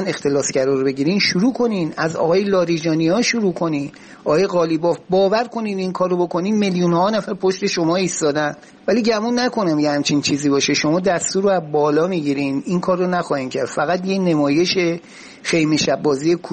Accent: Iran; به عنوان یه ایرانی.

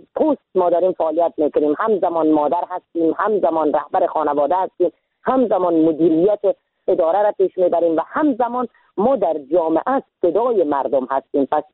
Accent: Iran; ما در سال 1364 در کشور ایران به دنیا آمدم،

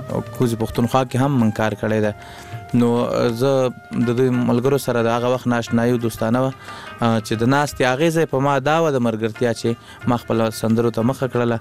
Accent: Laghman, Afghanistan; also born or lived in Kunduz; زموږ اصلا د لغمان ولایت یو بیا تلی کندوز ته د ناقلونو په دوره کې

